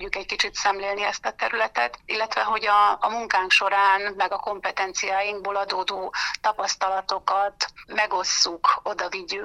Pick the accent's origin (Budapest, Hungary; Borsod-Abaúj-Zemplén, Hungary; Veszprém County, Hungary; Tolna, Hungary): Borsod-Abaúj-Zemplén, Hungary; Sátoraljaújhely; tudod, hogy Sátorai Újhelyi születésű vagyok, és hogy ezen a vidéken nőttem fel, és ugye Újhely Hegyalja egyik legjelentősebb és a legrégebbi települése